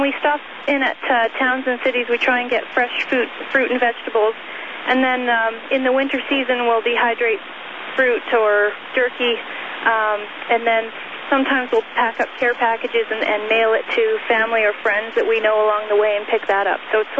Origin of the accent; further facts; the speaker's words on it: Provost, Alberta, Canada; In Provost, Alberta.